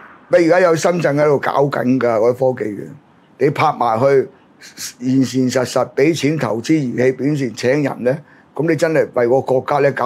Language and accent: Cantonese; Hong Kong; 即係我哋作為香港人